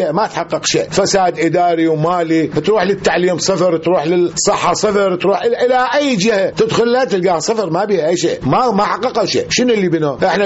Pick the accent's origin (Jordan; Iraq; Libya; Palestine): Iraq